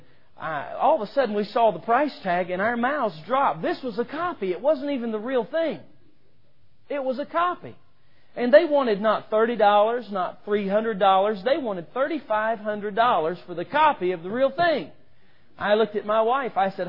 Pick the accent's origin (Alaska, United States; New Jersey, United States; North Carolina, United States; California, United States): North Carolina, United States; Yadkinville; now in New York City, United States; I'm originally from Yadkinville, North Carolina, and yes, it is a redneck place. And anyway, being raised in Yadkinville, North Carolina, and going to New York City, that was quite a culture shock.